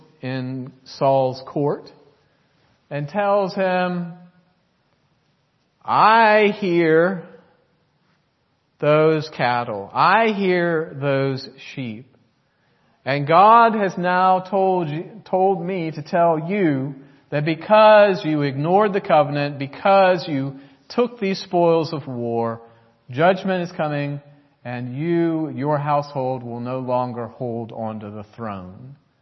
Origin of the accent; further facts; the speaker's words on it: United States; And many of us, as we've said, growing up in the United States, might be suspicious of this kind of model